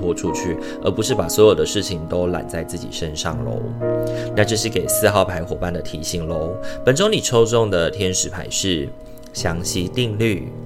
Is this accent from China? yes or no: no; Taiwan; 我们就是台湾人的那个性格嘛